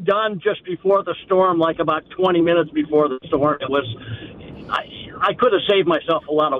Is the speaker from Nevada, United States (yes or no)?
no; Lake Orion, Michigan, United States; I'm from the Lake Orion area, but there is stuff all over the place.